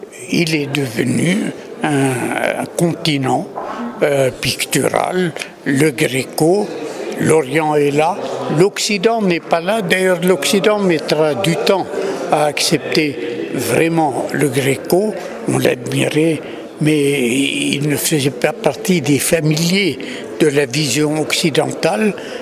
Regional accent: Lebanon; N'oubliez pas que je suis oriental, je suis libanais, j'appartiens à une région où les questions religieuses, le christianisme, l'islam ont dialogué pendant très longtemps.

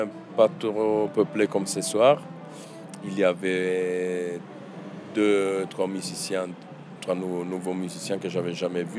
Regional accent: Rome, Lazio, Italy; now in Brussels, Belgium; D'Italie, de Rome.

